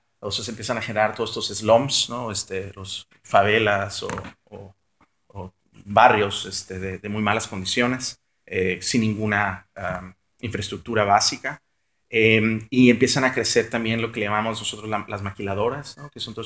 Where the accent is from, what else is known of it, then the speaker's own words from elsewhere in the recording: Tijuana, Baja California, Mexico; also born or lived in Mexico City; O sea, yo nací en la Ciudad de México, yo me fui a Tijuana porque, pues estaba muy chiquito, pero a los 11 años